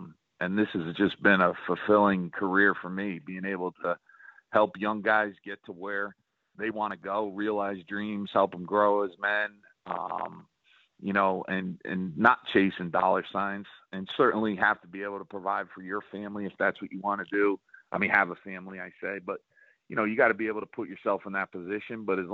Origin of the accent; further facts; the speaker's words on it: Northeast, United States; I'm from the Northeast. You know, we traditionally recruit in the closer states, but a lot of our students come from out of area, the Northeast in particular, where I'm from.